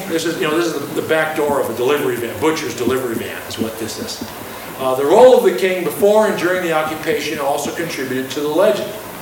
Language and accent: English; Olympia, Washington, United States; A recent speaker in my hometown of Olympia, Washington, talking about the possibilities of nonviolently resisting the nuclear weapons industry, also brought it up.